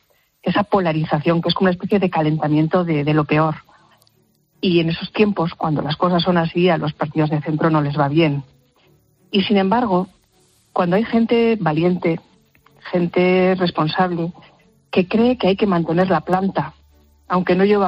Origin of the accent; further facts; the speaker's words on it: San Sebastián, Basque Country, Spain; now in La Rioja, Spain; Nosotros nos fuimos de San Sebastián, como tantos vascos se tuvieron que ir. Y sí, yo tengo un arraigo. Estoy muy, muy contenta en La Rioja, donde vivimos desde hace muchos años